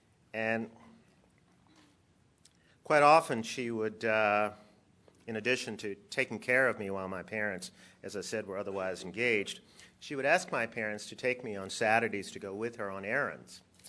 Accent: Montgomery, Alabama, United States; While I am from Alabama, in fact, Montgomery, Alabama, I just flew in yesterday from San Francisco

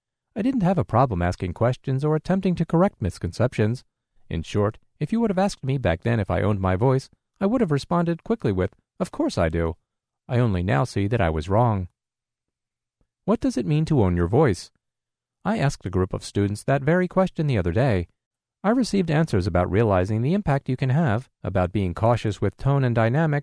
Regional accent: New York, United States; I'm from New York, but am currently in training at the Louisiana Center for the Blind.

